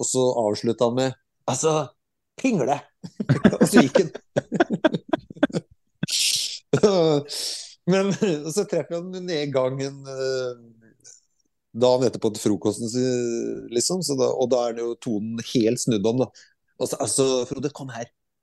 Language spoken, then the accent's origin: Norwegian; Skottfoss, Telemark, Norway; also born or lived in Skien; vi flytta hjem til Skien. Skottfoss er jo selvfølgelig hjemstedet mitt, så det er veldig flott plass.